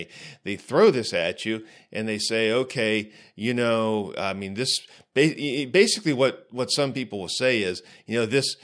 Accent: United States; You know, and as an American, I applaud him.

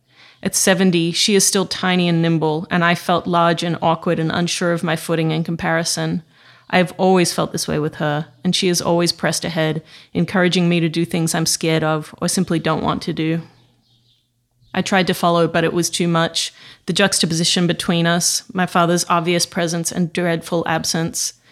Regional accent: Club Terrace, Victoria, Australia; born there; I was born in Club Terrace, Victoria, I said.

